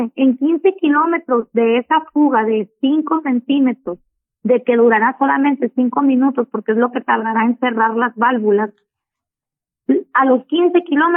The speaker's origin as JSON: {"language": "Spanish", "region": "Sinaloa", "country": "Mexico", "said": "las comunidades que estamos en la Bahía de Ohuira, somos habitantes o somos ciudadanos de bajo nivel? ¿No somos mexicanos acaso?"}